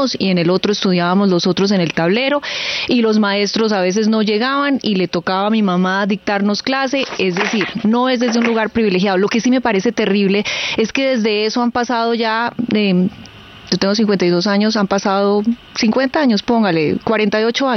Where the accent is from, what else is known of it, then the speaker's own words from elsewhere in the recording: El Tambo, Cauca, Colombia; Yo crecí en el Tambo Cauca y fui mis primeros años a una escuela que hicieron mis papás. Todavía está ahí, en la vereda de Las Lajas